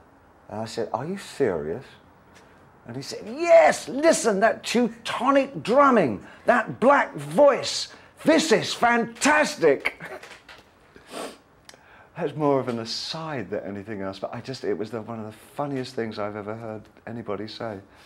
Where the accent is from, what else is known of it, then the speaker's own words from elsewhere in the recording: England, United Kingdom; a real humanist and a really spiteful sense of humor, which of course, being English, I adored.